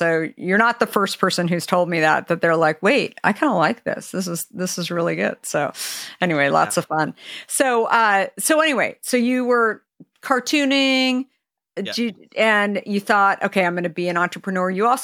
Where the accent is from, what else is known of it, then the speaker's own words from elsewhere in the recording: California, United States; being a Californian myself, I think he's got California somewhere in his sights along the way